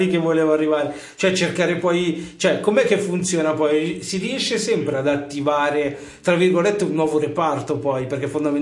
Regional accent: Monza, Lombardy, Italy; essendo nato e cresciuto a Monza, fondamentalmente

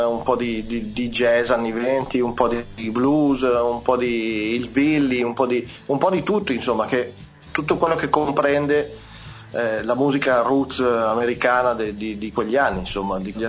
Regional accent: Milan, Lombardy, Italy; vengo da Milano

